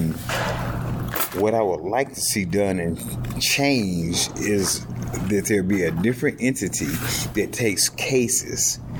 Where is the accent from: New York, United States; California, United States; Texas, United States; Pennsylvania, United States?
California, United States; Los Angeles; I'm from Los Angeles, California.